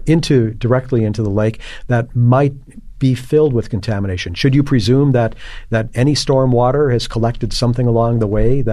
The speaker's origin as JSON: {"language": "English", "town": "Cudahy", "region": "Wisconsin", "country": "United States", "tie": "born or raised there", "said": "You know, as a kid, I remember growing up in Cudahy. I'm a Southside kid, grew up in a Southside working class neighborhood"}